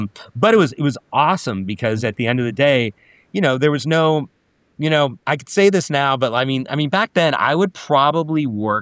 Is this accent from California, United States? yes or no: yes; Los Angeles, California, United States; I grew up in Hollywood, I grew up on K-Rock, I'd go to concerts every week